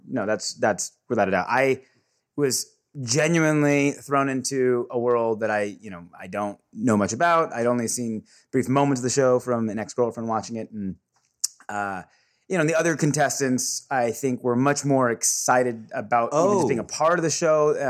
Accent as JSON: {"language": "English", "region": "California", "country": "United States", "tie": "born or raised there", "said": "I think partly I grew up in California. I've done theater, studied theater at UCLA"}